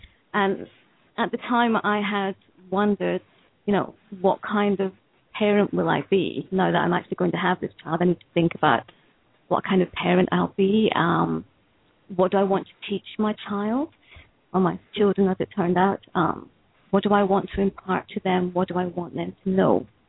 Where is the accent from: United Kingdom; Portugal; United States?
United Kingdom; Scotland; born there; I was born in Scotland. I've lived in six countries on three continents.